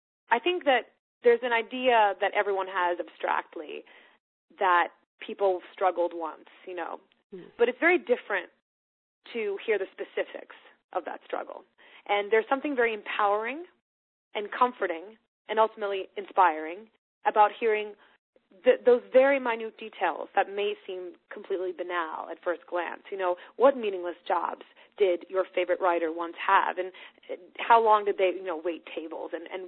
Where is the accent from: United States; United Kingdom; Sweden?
Sweden; first language Swedish; English is a second language; I'm translating novels from Swedish, which is my native language, to English.